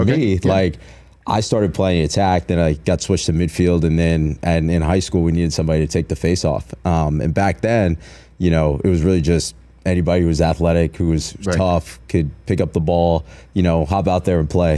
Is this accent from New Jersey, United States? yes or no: yes; Denville, New Jersey, United States; So I grew up in North Jersey, so lacrosse was pretty popular.